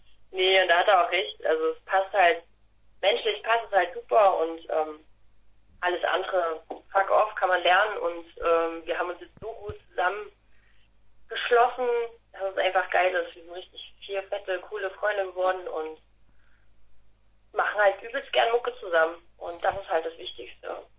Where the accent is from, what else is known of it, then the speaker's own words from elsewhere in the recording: Leipzig, Saxony, Germany; Aus Leipzig.